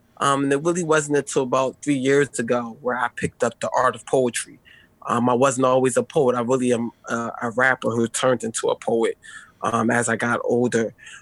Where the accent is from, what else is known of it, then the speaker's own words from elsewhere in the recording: Sicklerville, New Jersey, United States; also born or lived in Philadelphia; So I'm basically from North Philly, or a small part of North Philly called Nicetown. And then I end up being adopted by an amazing lady in South Jersey in Sicklerville. And I ended up growing up there.